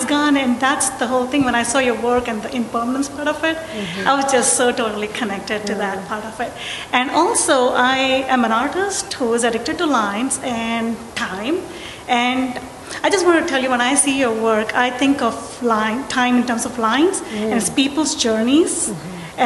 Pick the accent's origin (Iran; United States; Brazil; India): India; I come from India, and there's this drawing, a line drawing called Kolam, which is done first thing in the morning and in the evening.